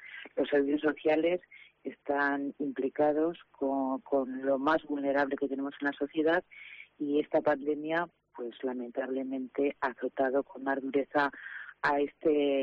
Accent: Aragon, Spain; es un honor y una felicidad ser ostense, ser mujer

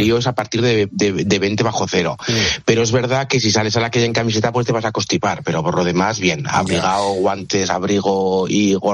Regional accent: Aragon, Spain; Soy aragonés y los aragoneses somos gente fina.

